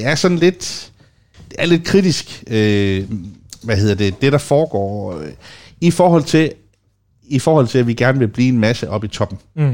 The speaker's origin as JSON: {"language": "Danish", "town": "Aarhus", "region": "Central Denmark Region", "country": "Denmark", "said": "Det er jo mig, og jeg er fra Aarhus og sådan noget."}